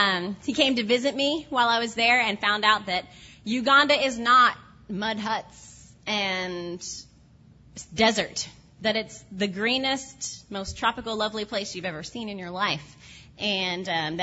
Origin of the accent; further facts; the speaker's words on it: New Jersey, United States; Now, Josh and I come from New Jersey.